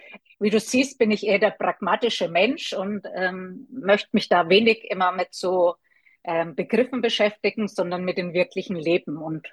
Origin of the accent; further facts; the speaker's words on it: Bavaria, Germany; accent: Franconian; wie man unschwer erkennen kann, komme ich aus dem Land des rollenden Rs, nämlich aus dem Frankenland.